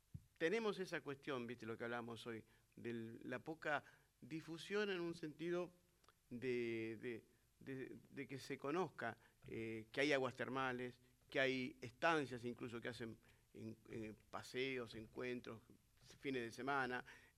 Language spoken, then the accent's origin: Spanish; La Maruja, La Pampa, Argentina; De La Maruja, que está en el noroeste, cerca de San Luis. Ahí es un pueblito muy chiquitito.